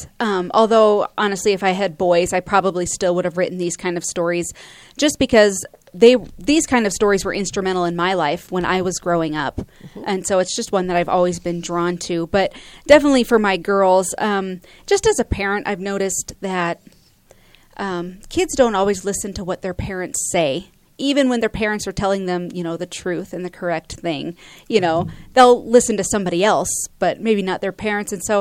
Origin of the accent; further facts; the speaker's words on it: Colorado, United States; also born or lived in Nebraska; I was born and raised here in Colorado.